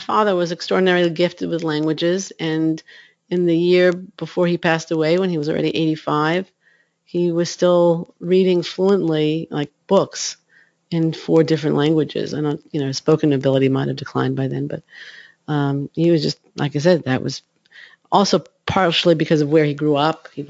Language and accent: English; United States; So, because I am an American.